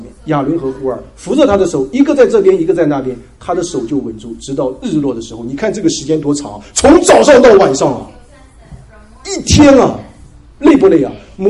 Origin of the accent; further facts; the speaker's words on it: Singapore; moved away as an adult; 我读神学院的时候，我从新加坡来哈，来到北美读神学院。